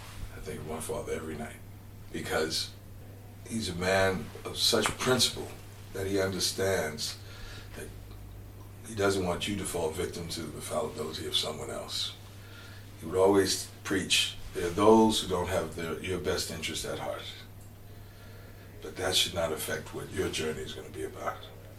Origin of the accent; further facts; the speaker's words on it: United States; that's the pride that I feel when I think of myself as an American